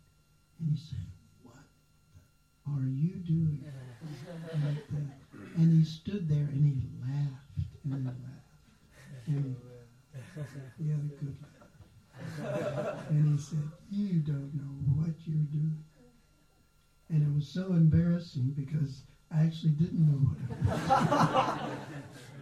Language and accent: English; Memphis, Tennessee, United States; I joined the devotees in a little place called Knoxville, Tennessee. And it's a university town. I was raised in Memphis, other side of the state.